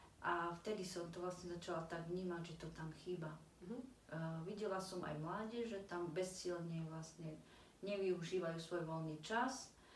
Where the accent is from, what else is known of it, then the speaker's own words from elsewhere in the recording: Kokava nad Rimavicou, Banská Bystrica Region, Slovakia; a pochádzam z Kokavy nad Rimavicom.